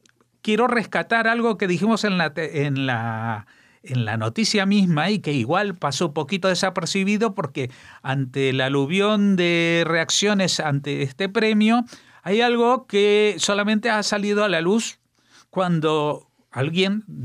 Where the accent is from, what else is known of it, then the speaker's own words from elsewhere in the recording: Madrid, Community of Madrid, Spain; porque yo soy judío, yo soy de Madrid